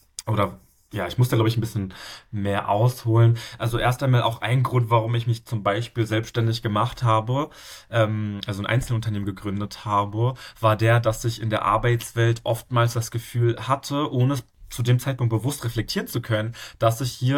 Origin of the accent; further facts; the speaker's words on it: Berlin, Germany; ich bin in Berlin aufgewachsen, ich war auch schon immer in Deutschland, aber trotzdem sieht man direkt, wenn man mich sieht, dass ich einen ausländischen Hintergrund habe